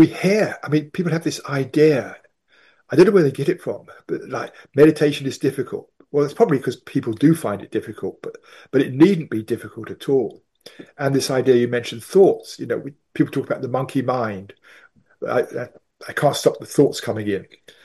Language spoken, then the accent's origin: English; England, United Kingdom; now in United States; I lived in England. I am English, obviously. I lived in England most of my life, but now I live mainly in America.